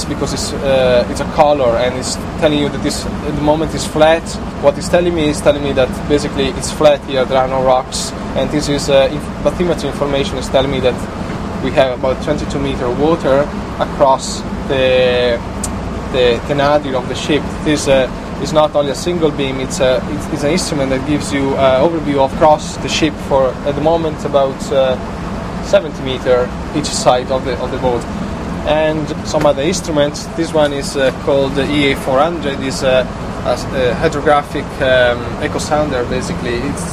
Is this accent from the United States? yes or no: no; Italy; English is a second language; now in Ireland; I'm from Italy, and I was working as a hydrographer before.